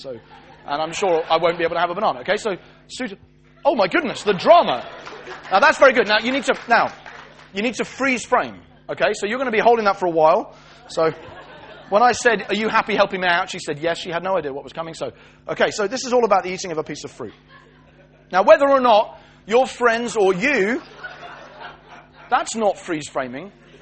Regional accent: United Kingdom; because we're British

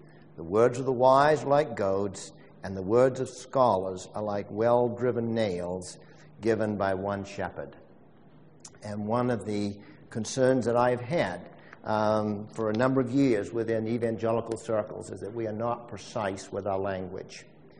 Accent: United States; I am from the United States.

